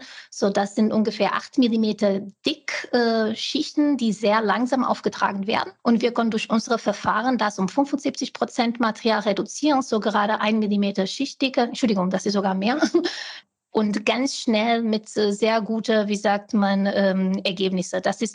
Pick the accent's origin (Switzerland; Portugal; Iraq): Portugal; German is a second language; moved away; bin 36 Jahre alt. So wie Sie, Ohren, spreche ich vielleicht ein bisschen anders. So, ich komme ursprünglich aus Portugal